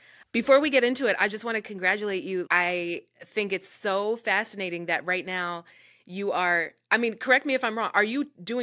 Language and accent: English; New Jersey, United States; because I'm such a loyalist, because I'm from Jersey.